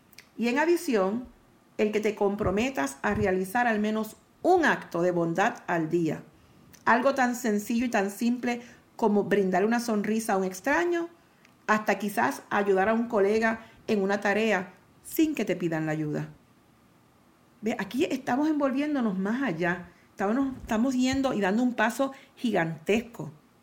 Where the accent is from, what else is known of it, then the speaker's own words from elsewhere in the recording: Puerto Rico; Y como latinos, como puertorriqueños, sabemos que somos bien apasionados sobre nuestras convicciones